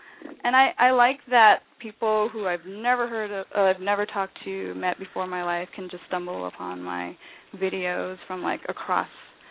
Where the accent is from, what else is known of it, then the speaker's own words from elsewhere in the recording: United States; my parents were really active in the Vietnamese community. I'm Vietnamese American.